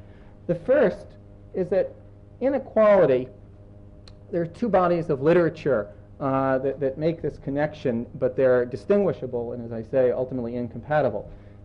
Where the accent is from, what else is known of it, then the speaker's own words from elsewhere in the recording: New York, United States; I'm a New Yorker. I like to wander about, you know.